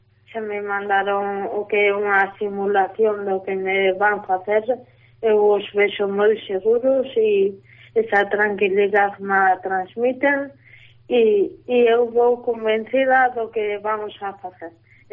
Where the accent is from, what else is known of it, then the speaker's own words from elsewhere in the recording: Galicia, Spain; Eu son unha galega máis, pago os meus impostos